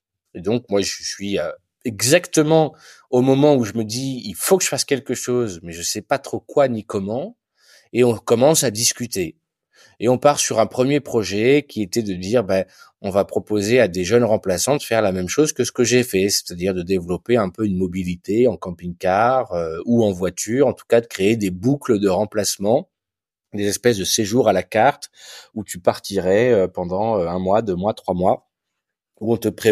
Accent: Nouvelle-Aquitaine, France; j'ai grandi dans la Haute-Vienne, qui est un territoire qui est, je dirais, modestement attractif, hein, sans vouloir plomber mon territoire, mais qui est un territoire, moi, c'est une campagne, une ruralité que j'adore

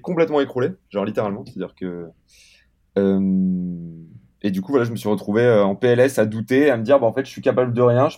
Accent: Italy; un mec me se fout de ma gueule parce que je suis italien

